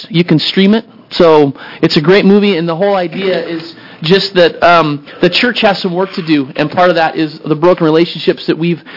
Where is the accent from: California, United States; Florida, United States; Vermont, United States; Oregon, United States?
Oregon, United States; Portland; I'm from Portland. I work in the inner city of Portland, and I work with a lot of different types of people.